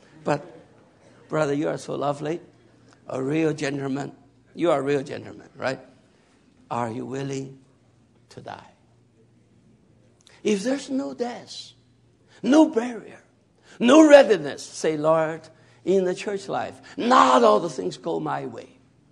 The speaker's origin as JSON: {"language": "English", "town": "Cleveland", "region": "Ohio", "country": "United States", "said": "I like Cleveland, right? I'm from Cleveland."}